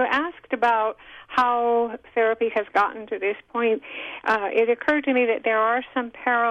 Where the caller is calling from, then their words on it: Avila Beach, California, United States; from Avila Beach.